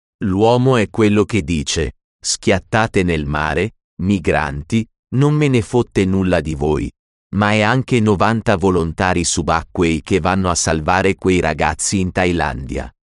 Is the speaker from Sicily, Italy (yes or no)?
yes; Sicily, Italy; in cui racconto la mia infanzia in Sicilia, l'Italia sotto il fascismo